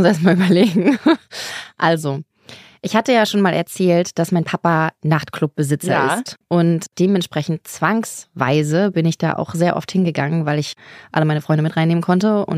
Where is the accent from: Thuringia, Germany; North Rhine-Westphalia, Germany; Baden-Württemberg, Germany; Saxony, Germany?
Thuringia, Germany; Erfurt; Also das gab es bei uns auf dem Dorf gar nicht so richtig. Auf dem Dorf. In Erfurt, da wo ich herkomme.